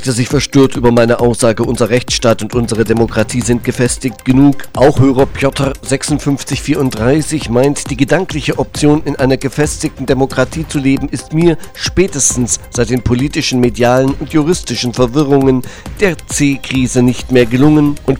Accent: Erfurt, Thuringia, Germany; da in meiner Heimatstadt Erfurt geboren

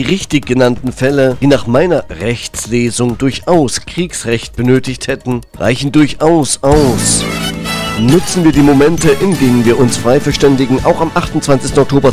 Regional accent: Erfurt, Thuringia, Germany; da in meiner Heimatstadt Erfurt geboren

